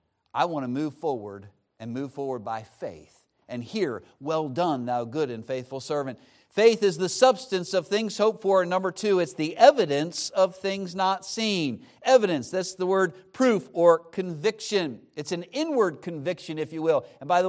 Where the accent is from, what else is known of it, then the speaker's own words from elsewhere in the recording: York, Pennsylvania, United States; It's a great place. I was born in York Hospital. I grew up in York.